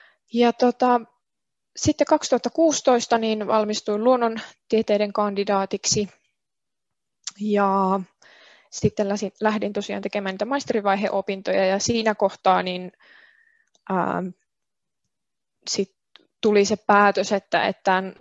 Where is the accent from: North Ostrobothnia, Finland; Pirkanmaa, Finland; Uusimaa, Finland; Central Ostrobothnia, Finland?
Central Ostrobothnia, Finland; Kaustinen; now in Jyväskylä, Finland; Olen kotoisin Kaustiselta ja nykyään asun Jyväskylässä.